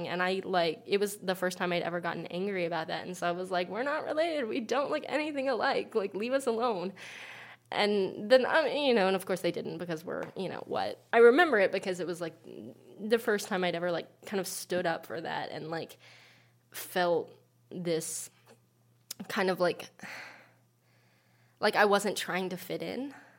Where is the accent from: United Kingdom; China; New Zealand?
China; now in United States; I have some really, really close family friends that I've known for literally since I came from China.